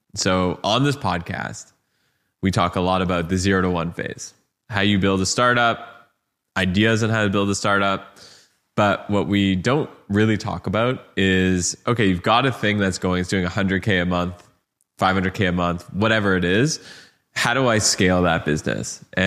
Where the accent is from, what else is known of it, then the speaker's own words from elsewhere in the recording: Canada; I'm Canadian.